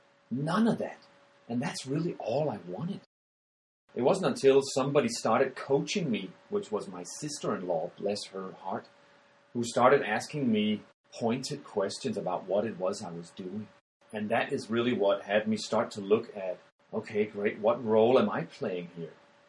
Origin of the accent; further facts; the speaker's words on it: Denmark; English is a second language; And I'm originally from Denmark, which will account for why I speak like this.